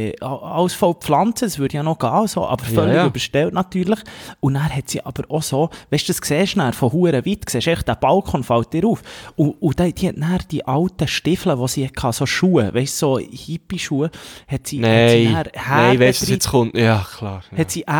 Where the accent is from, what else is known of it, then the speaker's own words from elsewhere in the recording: Locarno, Ticino, Switzerland; In meinem Heimatort rede ich dann zu dir mit einem schönen Ballöndli, Rosé oder Weisse in Locarno